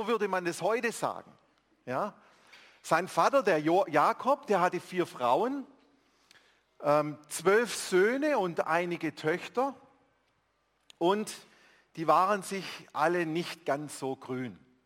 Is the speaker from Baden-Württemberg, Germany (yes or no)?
yes; Baden-Württemberg, Germany; Im Schwabeländle, wo ich herkomme